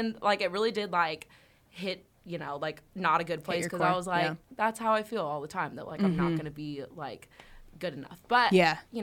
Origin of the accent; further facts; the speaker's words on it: Nashville, Tennessee, United States; I'm very thankful that I grew up in Nashville, but it was very intimidating because everywhere there were just like amazing musicians and stuff